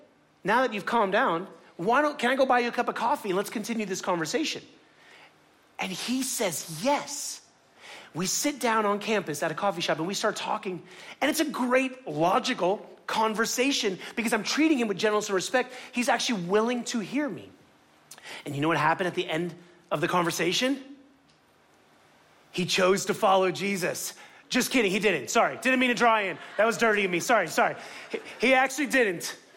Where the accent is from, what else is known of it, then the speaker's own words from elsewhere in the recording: Miami, Florida, United States; I'm from Miami. I don't flight. I fight.